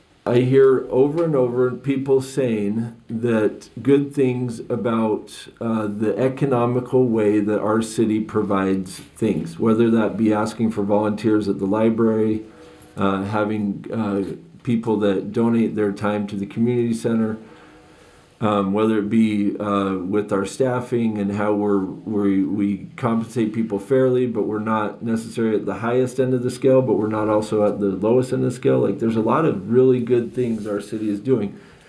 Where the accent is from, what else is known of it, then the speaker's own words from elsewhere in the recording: Junction City, United States; I think people love Junction City. This is our hometown.